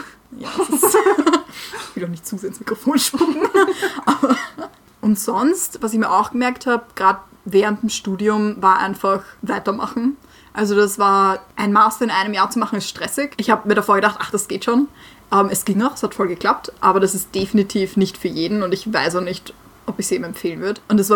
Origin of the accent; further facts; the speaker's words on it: Austria; aber als Österreicher jammert man gerne.